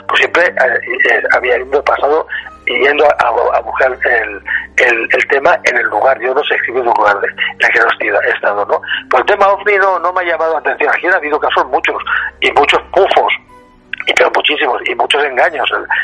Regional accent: Spain; yo soy más español que la guitarra.

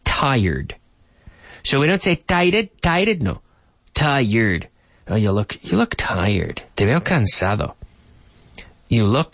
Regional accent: Nova Scotia, Canada; we're all recording from home, so I've decided to spend a little bit of time, in my home country because it's been so safe. Because Nova Scotia has been so safe, but now, suddenly, suddenly, we are under a COVID lockdown.

